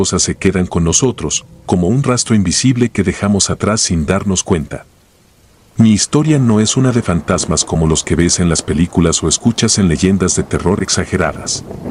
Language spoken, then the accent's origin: Spanish; Lima, Peru; Soy de Lima, y cuando tenía 12 años estudiaba en un colegio antiguo que solía ser un convento.